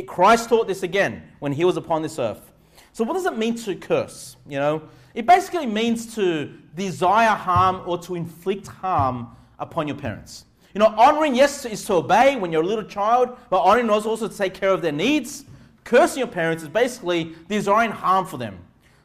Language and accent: English; Canley Vale, New South Wales, Australia; I grew up here in Canleyvale. I grew up here just, you know, a few kilometers away from where we meet for church.